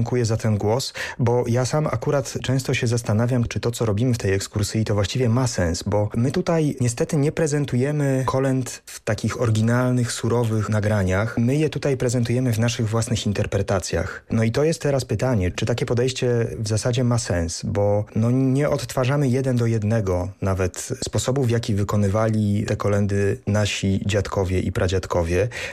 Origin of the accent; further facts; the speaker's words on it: Teleśnica, Subcarpathian Voivodeship, Poland; To jest 30 kilometrów od Teleśnicy, mojej rodzinnej miejscowości z kolei, nad Soliną.